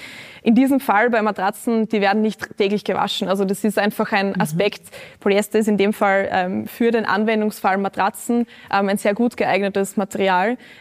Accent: Styria, Austria; Ich hätte mir als kleines Mädchen in der Steiermark nie gedacht, dass ich jemals in einem Fernsehpodium sitzen darf.

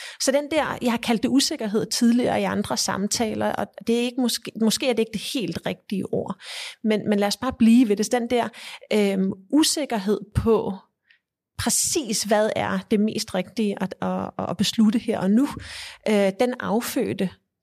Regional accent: Dubai, United Arab Emirates; also born or lived in Saudi Arabia; men han blev udstationeret i Saudi-Arabien og i Dubai, i de Forenede Arabiske Emirater, så der havde jeg meget store dele af min barndom, voksede jeg op i Mellemøsten.

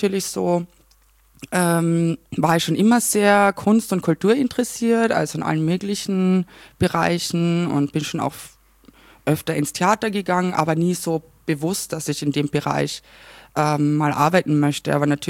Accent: Klagenfurt, Carinthia, Austria; Ich spreche aber alles andere als Wienerisch. Ich kann schon auch Wienerisch sprechen, wenn ich möchte, aber ich möchte es auch nicht. Mein Dialekt klingt eigentlich auch ganz anders. Also man spricht es aus bei mir daheim oder dahorm.

